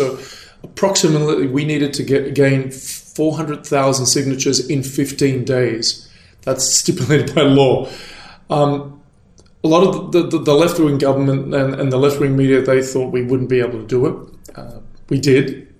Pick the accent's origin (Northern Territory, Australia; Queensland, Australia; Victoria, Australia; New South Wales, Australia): New South Wales, Australia; Sydney; moved away as an adult; now in Croatia; I am originally from Australia, Sydney boy. Went to school here, went to uni here, and then popped off to Croatia, fell in love, got married, and stayed in Croatia.